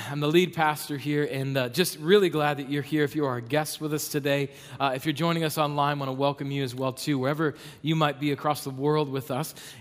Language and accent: English; South Dakota, United States; And so I grew up in South Dakota, which meant that David and Goliath was taught to me and it came to life on flannel graph.